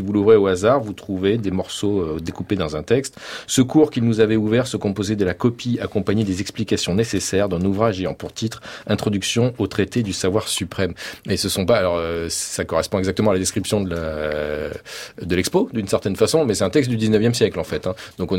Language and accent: French; Istres, Provence-Alpes-Côte d'Azur, France; born there; je suis né à Istres, donc l'étang de Berre, je connais bien